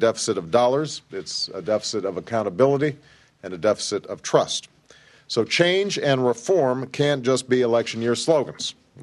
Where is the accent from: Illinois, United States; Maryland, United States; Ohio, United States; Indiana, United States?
Illinois, United States; Obviously, he's from my home state.